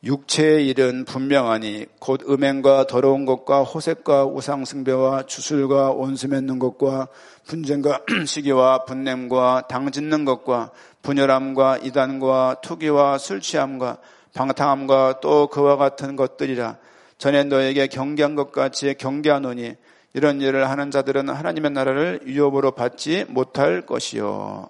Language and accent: Korean; Seoul, South Korea; 제 고향은 서울이에요.